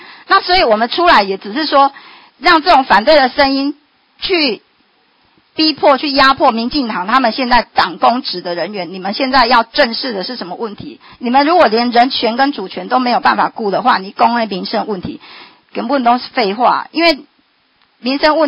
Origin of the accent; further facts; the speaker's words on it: Taiwan; 我们台湾人是很高的